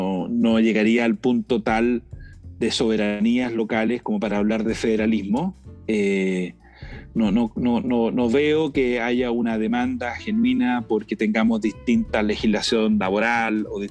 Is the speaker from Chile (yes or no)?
yes; Santiago, Santiago Metropolitan Region, Chile; yo soy capitalino, yo toda mi vida, como te decía, he vivido en Santiago, no voy a darme las de alguien de provincia